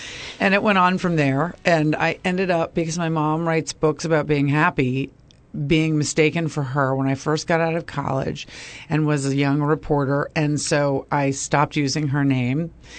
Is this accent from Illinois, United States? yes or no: no; New York City, New York, United States; I grew up in New York City and I thought this place was had the excitement of New York